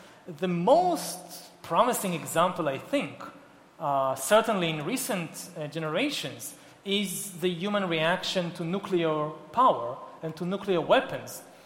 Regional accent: Israel; I come from Israel, so I know there are still conflicts in the world.

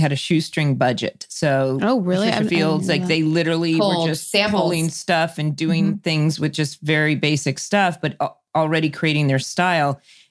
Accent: California, United States; because I grew up in Orange County.

